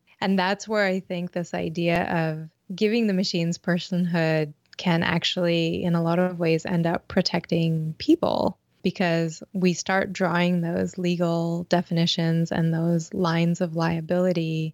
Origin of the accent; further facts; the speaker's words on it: United States; explore, I guess, the two aspects of myself culturally, which is, you know, American from the US side and Indian from the South Indian side.